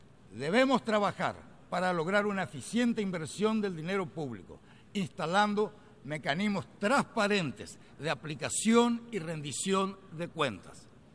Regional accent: Paraguay; celebrada en el año 2014 en mi país, se aprobó la Declaración de Asunción

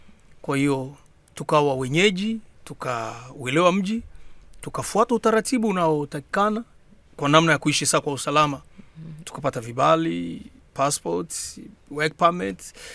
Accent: DR Congo; now in Tanzania; 2002 ndio nimetoka DRC mpaka kuja Tanzania, na ilikuwa ni kwa njia ya boti kutokea DRC sehemu panaitwa Uvira.

